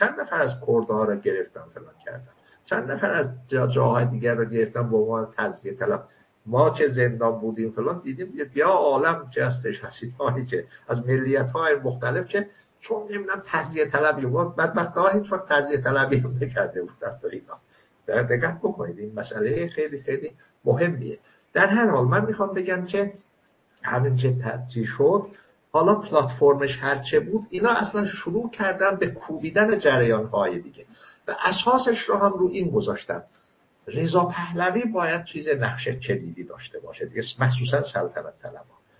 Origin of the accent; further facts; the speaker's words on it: Iran; first language Azerbaijani; Persian is a second language; مثلا من که خودم جستش ترک هستم، آذری هستم بهتره بگم، که مثلا خوب نمیتونستیم فارسی حرف بزنیم